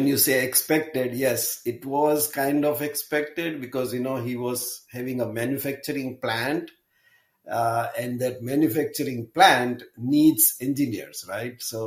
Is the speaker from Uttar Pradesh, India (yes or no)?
no; Gujarat, India; born there; also born or lived in Mumbai; So I was born in India with a very small village in western part of the country. So it is called Gujarat. And then I, you know, moved to a big city